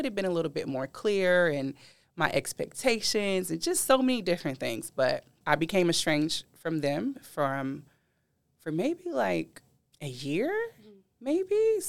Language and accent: English; California, United States; I'm from California, and I was in the middle of a divorce.